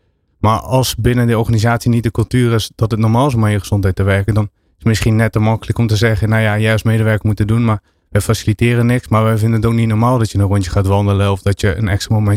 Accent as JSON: {"language": "Dutch", "region": "Limburg", "country": "Netherlands", "said": "Ik kom wel uit Limburg van origine."}